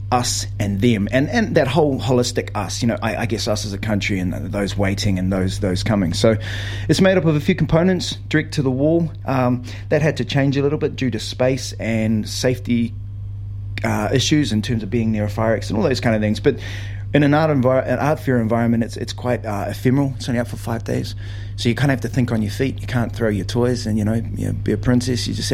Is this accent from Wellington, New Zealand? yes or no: yes; Porirua, Wellington, New Zealand; also born or lived in Niue; And so I grew up in Porirua, which is a big Polynesian community